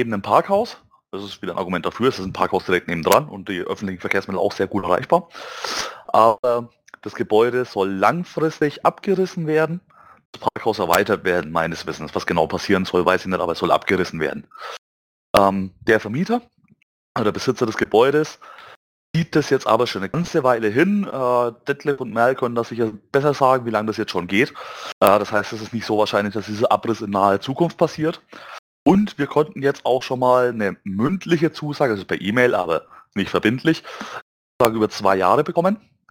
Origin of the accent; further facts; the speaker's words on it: Nuremberg, Bavaria, Germany; da freue ich mich als Nürnberger natürlich besonders und breche nochmal eine Lanze für Nürnberg.